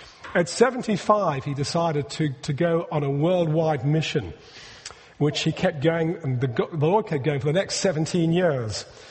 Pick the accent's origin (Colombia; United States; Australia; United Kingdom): United Kingdom; North East England; Being a Geordie, I'm actually biased in the match